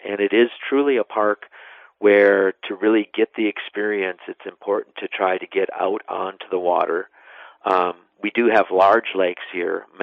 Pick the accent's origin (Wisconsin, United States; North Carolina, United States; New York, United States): Wisconsin, United States; I'm originally from West Central Wisconsin.